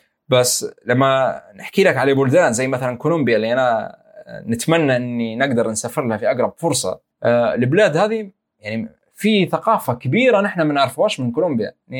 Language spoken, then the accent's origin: Arabic; Libya; يعني الآسيويين مثلا والناس اللي من أمريكا اللاتينية لما نقولهم أنا من ليبيا يقولوا لي يعني وين ليبيا، شنو ليبيا